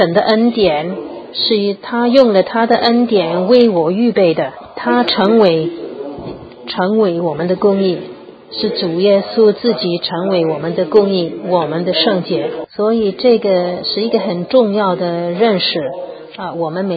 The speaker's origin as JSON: {"language": "Chinese", "region": "Guangdong", "country": "China", "said": "按照我们广东人说，是说的不那么斯文是小孩。"}